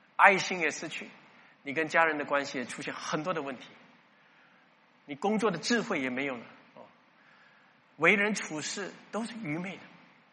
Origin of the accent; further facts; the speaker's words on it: Singapore; 有些人说三个月之后，我们新加坡人可能说五月四号啊